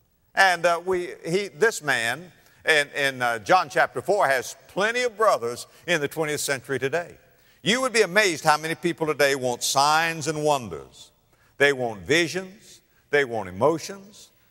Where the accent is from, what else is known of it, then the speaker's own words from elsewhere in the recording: Florida, United States; In December 1996, in my home state of Florida, something happened.